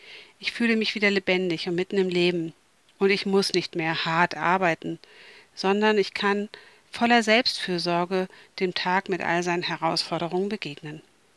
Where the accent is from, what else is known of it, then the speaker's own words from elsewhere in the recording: Northern Germany, Germany; Moin, moin, wie man bei uns in Norddeutschland sagt.